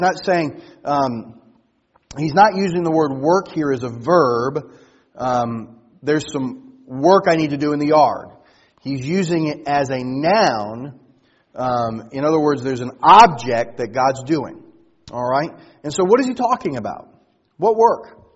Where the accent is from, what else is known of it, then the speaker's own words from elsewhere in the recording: Louisiana, United States; I'm an LSU fan. I'm from Louisiana.